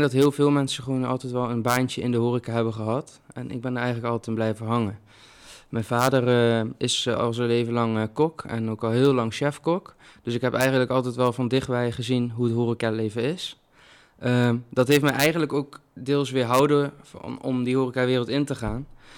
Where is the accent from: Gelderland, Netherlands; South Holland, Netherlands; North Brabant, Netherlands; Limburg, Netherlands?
Gelderland, Netherlands; Zevenaar; dat is een mooie Zevenaar, mijn geboorteplaats. En ik denk ook de plaats waar ik nooit meer weg ga. Altijd op de meter gewoond en later doorgegaan naar Zonnemaat en uiteindelijk mijn eigen huis gekocht hier vlakbij het centrum. Dus hier ligt mijn roots